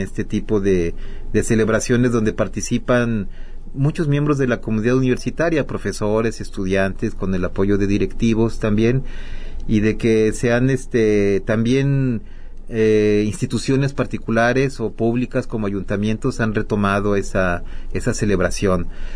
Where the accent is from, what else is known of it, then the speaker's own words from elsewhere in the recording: Mexico; porque tal vez uno como mexicano pues dice, no, mis tradiciones son las más importantes